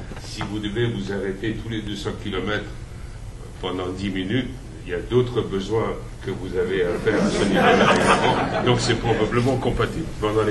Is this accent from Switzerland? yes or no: yes; Switzerland; Chez nous, en Suisse, on a de véritables problèmes.